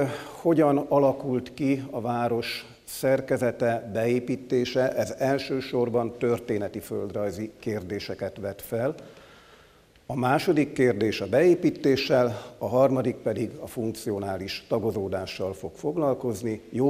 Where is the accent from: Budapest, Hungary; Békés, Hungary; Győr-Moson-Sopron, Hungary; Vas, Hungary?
Vas, Hungary; az én szükebb szülőhazámban is ismerik, hiszen Vas megyében